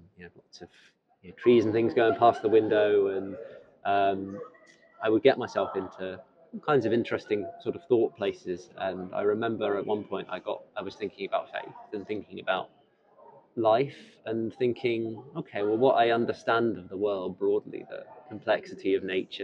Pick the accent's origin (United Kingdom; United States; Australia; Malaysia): United Kingdom; South West England; now in Scotland; I'm not Scottish myself. I'm from Devon, from the southwest of England. Both my parents had faith. My dad was from a Christian family.